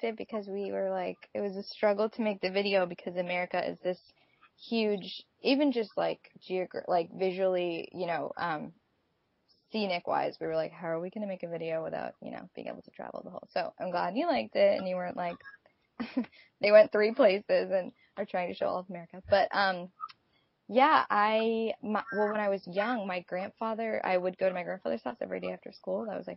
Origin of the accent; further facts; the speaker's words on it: Massachusetts, United States; also born or lived in Nashville, United States; I'm a singer-songwriter, and I'm from the Boston area. I'm from the North Shore and kind of plugged into this sort of Americana folk music singer-songwriter scene that is actually alive and well in New England